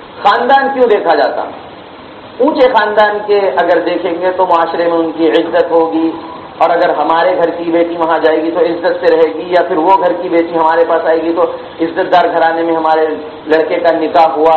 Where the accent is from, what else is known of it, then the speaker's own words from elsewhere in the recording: Hyderabad, Telangana, India; میں شہر حیدرآباد سے ہوں, حیدرآباد میں بھی ہو رہا ہے